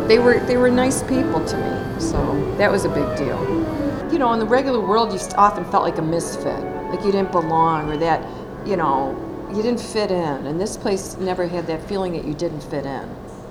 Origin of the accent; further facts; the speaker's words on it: Detroit, Michigan, United States; Because for me, growing up in Detroit, living in Detroit most of my life, you could paint your garage orange.